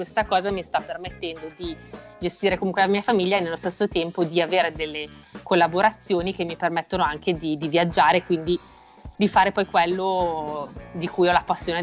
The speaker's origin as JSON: {"language": "Italian", "town": "Gorgonzola", "region": "Lombardy", "country": "Italy", "said": "siamo di Gorgonzola, abbiamo appena preso il patentino del drone"}